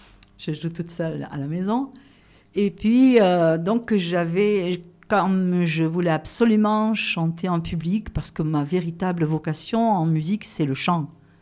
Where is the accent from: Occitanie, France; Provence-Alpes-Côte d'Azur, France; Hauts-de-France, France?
Provence-Alpes-Côte d'Azur, France; Marseille; D'où je viens? Je suis une Marseillaise